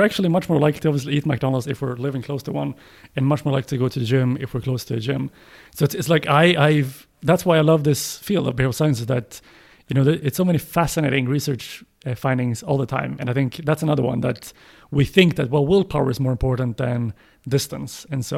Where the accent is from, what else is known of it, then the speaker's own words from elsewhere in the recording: Sweden; English is a second language; I'm from Sweden